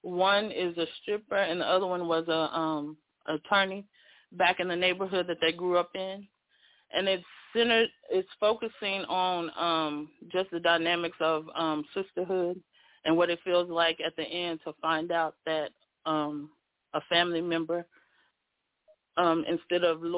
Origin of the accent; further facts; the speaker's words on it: Paris, Texas, United States; now in Fort Worth, United States; I was born and raised in Paris, Texas. I currently reside in Fort Worth, Texas.